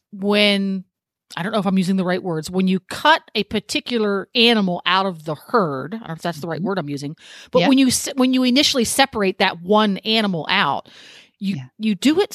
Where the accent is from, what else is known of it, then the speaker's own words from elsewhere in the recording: England, United Kingdom; I am an English girl through and through.